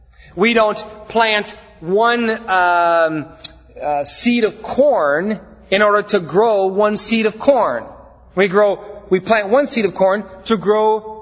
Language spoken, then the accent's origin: English; Iowa, United States; Now again, growing up in Iowa, it wasn't like here.